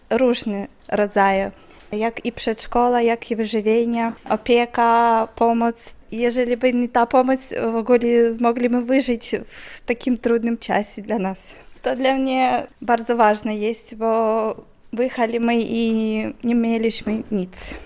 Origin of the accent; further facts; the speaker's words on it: Ukraine; Polish is a second language; now in Poland; Jesteśmy uchodźcami, przyjechaliśmy 2 lata temu z Ukrainy.